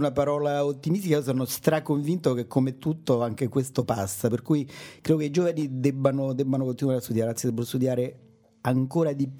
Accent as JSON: {"language": "Italian", "town": "Rome", "region": "Lazio", "country": "Italy", "said": "È un'impressione mia da romano provinciale che non capisce niente, o è vero?"}